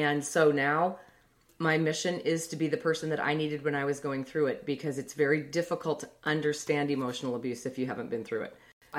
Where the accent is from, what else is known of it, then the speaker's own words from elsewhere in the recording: Bozeman, Montana, United States; I was raised in Bozeman, Montana on a dairy farm.